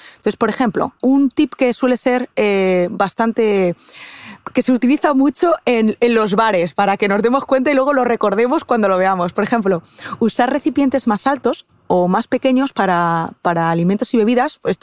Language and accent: Spanish; Castilla-La Mancha, Spain; yo es que soy manchega, soy de Castilla-La Mancha, entonces todo lo que sean vinos y quesos suelen tener.